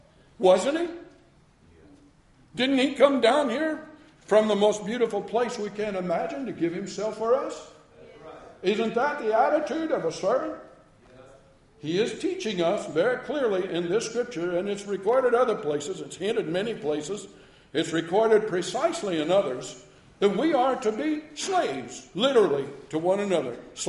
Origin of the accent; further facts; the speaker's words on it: United States; I'm an American. I find it very offensive. I've been raised from the time I could breathe air nearly to believe that we're all equal.